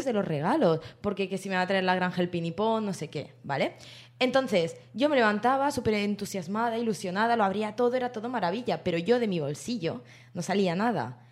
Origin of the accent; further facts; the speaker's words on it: Andalusia, Spain; accent: Andalusian; A ver, yo tengo un deje andaluz